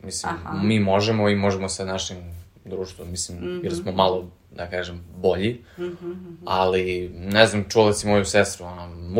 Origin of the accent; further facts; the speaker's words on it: Serbia; now in United States; Da, ono. Interesantno je, tamo sam Srbin, ovde sam Amerikanac.